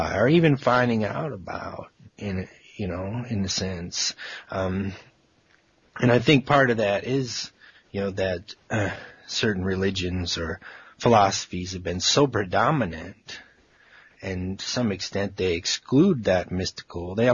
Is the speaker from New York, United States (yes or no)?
no; Alpena, Michigan, United States; born there; though I was born here in America, in Michigan specifically, Alpena, Michigan, to get even more specific, the 45th parallel.